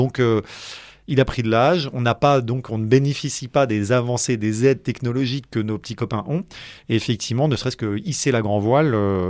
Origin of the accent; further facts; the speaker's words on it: Paris, Île-de-France, France; je suis pas né dans le granit breton. J'ai grandi à Paris, etc.